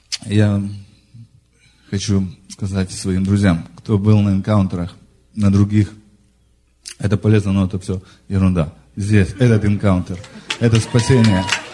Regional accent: Federal Way, Washington, United States; я из Federal Way.

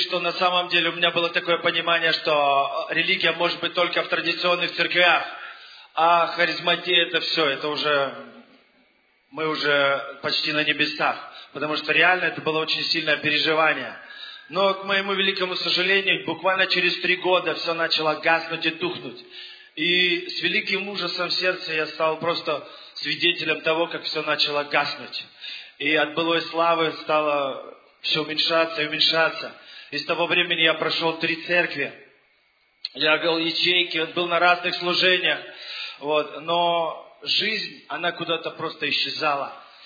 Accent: Lithuania; я из Литвы.

